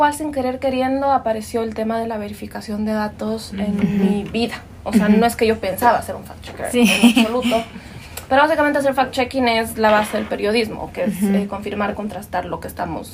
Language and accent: Spanish; Ecuador; uh-huh. Soy periodista ecuatoriana